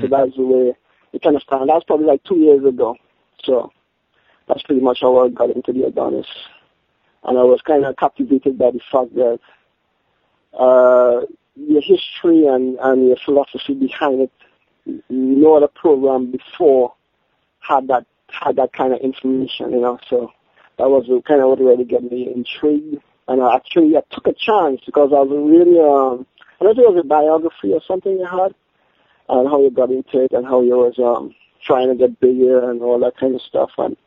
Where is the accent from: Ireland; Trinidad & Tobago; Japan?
Trinidad & Tobago; back home, you know, in Trinidad. Well, I'm from the Caribbean, so.